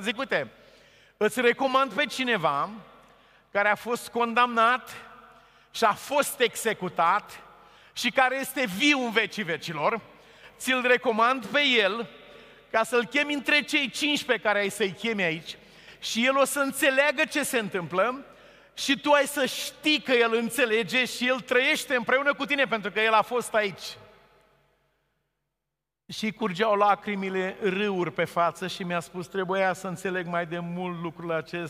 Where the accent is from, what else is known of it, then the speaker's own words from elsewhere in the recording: Romania; am spus că sunt pastor și sunt din România și vreau să stau de vorbă cu voi